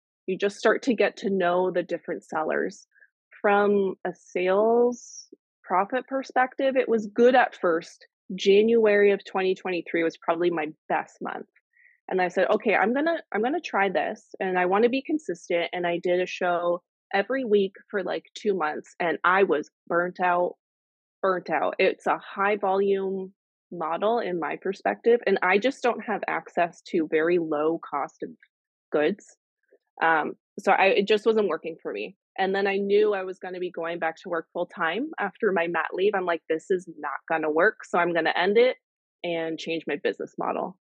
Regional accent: Canada; I'm the Canadian reseller.

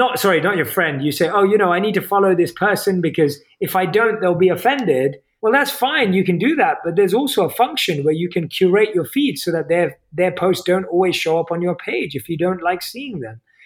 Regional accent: United Kingdom; accent: British; So spot in my British accent.

